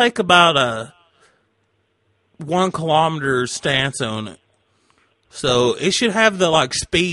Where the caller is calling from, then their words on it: Binghamton, New York, United States; I'm in Binghamton.